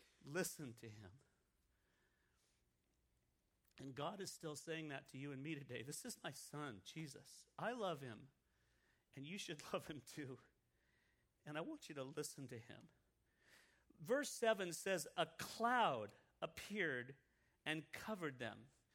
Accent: California, United States; I'm from California. I copped out.

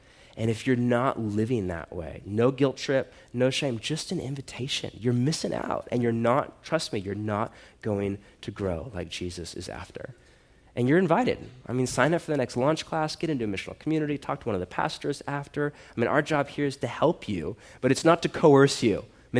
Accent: United States; I'm an American. I worship at the altar of individualism.

